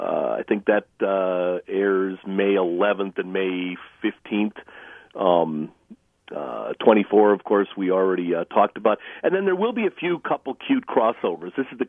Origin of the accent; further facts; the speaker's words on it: Chicago, Illinois, United States; to this day, I grew up in Chicago, and Marshall Fields was, Christmas time and special events and whatever.